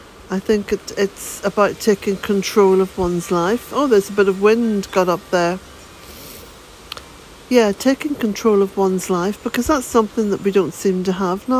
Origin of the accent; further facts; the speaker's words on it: Ireland; I'm an Irish woman. I'm a Celtic woman.